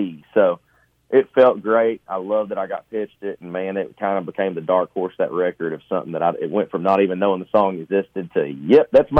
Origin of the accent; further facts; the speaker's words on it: Arkansas, United States; growing up in Central Arkansas, you know, I was a very old generation raised kid.